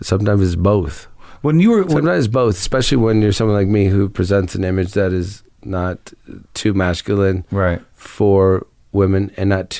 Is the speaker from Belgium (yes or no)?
no; Ohio, United States; born or raised there